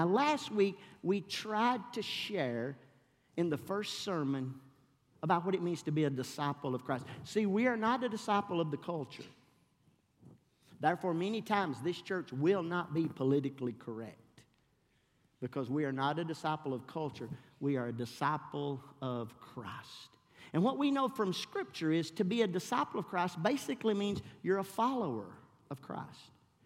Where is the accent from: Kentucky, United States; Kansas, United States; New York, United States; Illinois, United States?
Kentucky, United States; Hardin; you know, we're from Hardin, Kentucky. We're in Atlanta, Georgia. Nobody knows us.